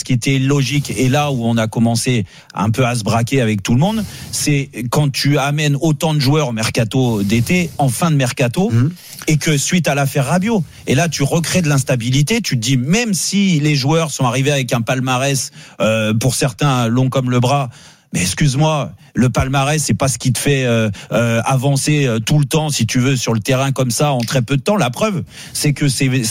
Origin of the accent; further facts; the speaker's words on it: Paris, Île-de-France, France; alors que tout le monde sait que je suis parisien